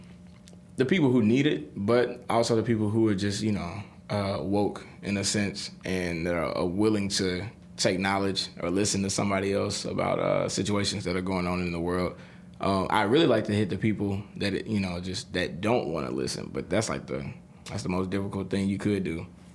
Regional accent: Florence, Mississippi, United States; also born or lived in Jackson; I'm from Florence, Mississippi. I was raised in Jackson, West Jackson to be exact. But majority of my life, I lived in Florence, which is in Rankin County. So, okay. Yeah, I'm pretty country.

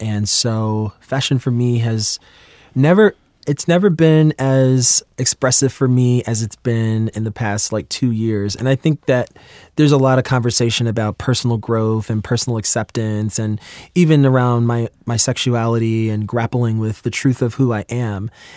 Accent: New York City, New York, United States; So I'm from New York City and I grew up in Queens where it's just like the most diverse borough for food.

